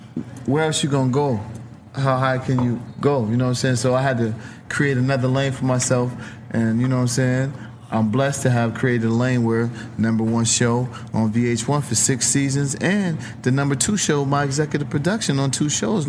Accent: Rochester, New York, United States; You in Rochester, my hometown, when I can make that call

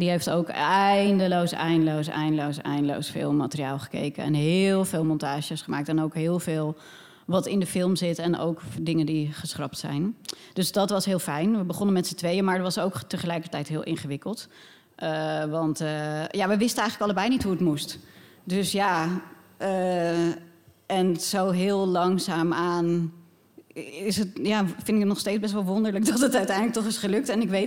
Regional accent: Texel, North Holland, Netherlands; ik kom van Texel

